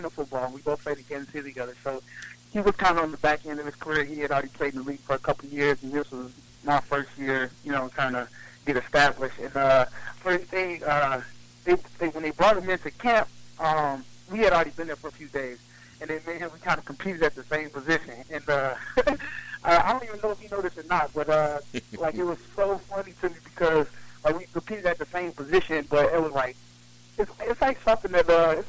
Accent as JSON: {"language": "English", "region": "Washington", "country": "United States", "tie": "born or raised there", "said": "I mean, another guy idolized growing up in Washington, so being in the same locker room with him."}